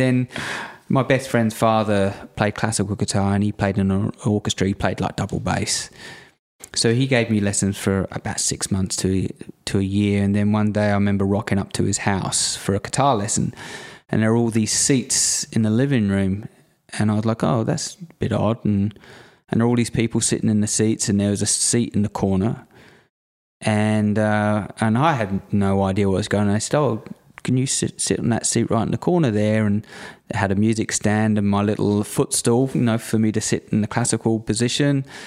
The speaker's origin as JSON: {"language": "English", "town": "Warboys", "region": "East of England", "country": "United Kingdom", "tie": "born or raised there", "said": "Growing up in rural Cambridgeshire, it was there's not a lot going on there. In the UK, I grew up in a small little village called Warboys, which is around about 40 minutes drive from Cambridge"}